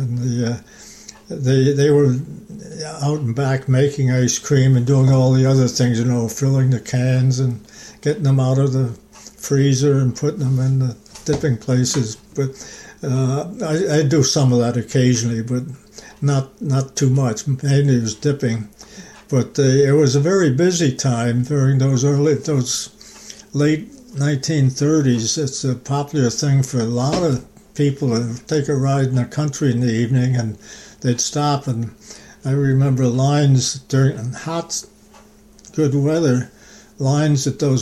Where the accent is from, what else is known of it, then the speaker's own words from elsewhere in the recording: Troy, New York, United States; I grew up early life on the east side of Troy, and when I was about 6 or 7 years old, we moved to the town of Brunswick, out in Spring Avenue Road, east of Troy.